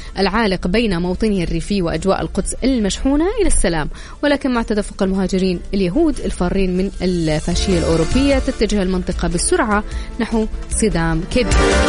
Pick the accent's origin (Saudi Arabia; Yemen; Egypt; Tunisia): Saudi Arabia; فشيء جميل وفخر لنا أنه ثقافتنا وكل شيء عندنا في المملكة العربية السعودية ينقل إلى العالم